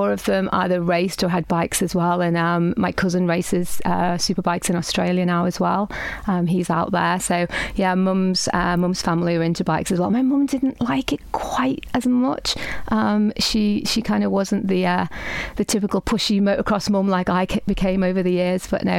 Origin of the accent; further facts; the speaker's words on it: Dublin, Leinster, Ireland; So I was born in Dublin. I'm Irish.